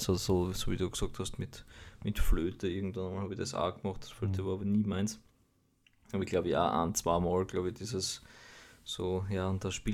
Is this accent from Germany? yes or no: no; Austria; Von denen, die man halt als Österreicher so jetzt einmal singt